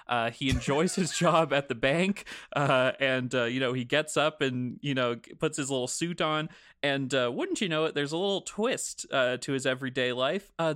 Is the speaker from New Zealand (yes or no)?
no; Canada; By the way, if you're listening to this podcast and this is your first episode of the show, I'm Canadian.